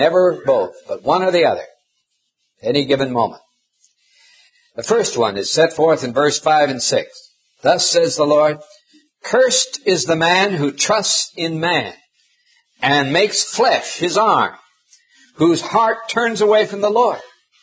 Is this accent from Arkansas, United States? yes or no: no; Montana, United States; Up in my home state of Montana, we would often have in the summer months long periods of drought where no rain fell